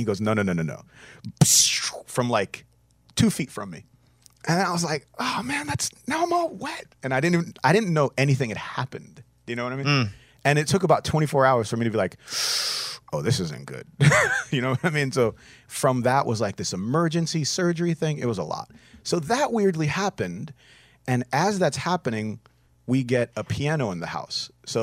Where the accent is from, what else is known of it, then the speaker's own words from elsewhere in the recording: Nigeria; I'm Nigerian, and I know how these scams work.